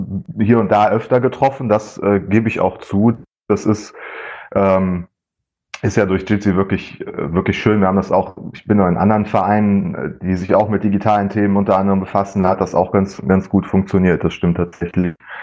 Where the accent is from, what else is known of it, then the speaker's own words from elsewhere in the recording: Hennef, North Rhine-Westphalia, Germany; Ich bin aus Hennef, einer ganz, ganz kleinen Community im Rheinland.